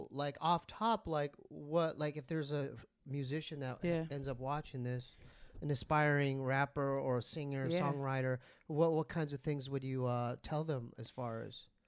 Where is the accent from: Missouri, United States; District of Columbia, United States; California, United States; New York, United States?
California, United States; San Diego; San Diego.